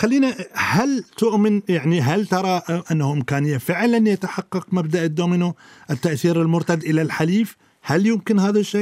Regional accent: Iraq; انتمائي فقط لبلدي ووطني العراق

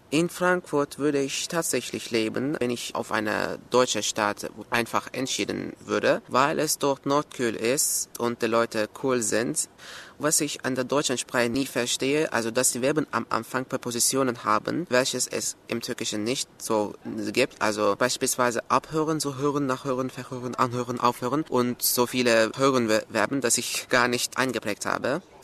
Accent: Ankara, Turkey; German is a second language; also ich komme aus der Türkei, aus Ankara, aus der Hauptstadt der Türkei. Ich wurde im Jahre 1993 geboren. Ich lerne Deutsch

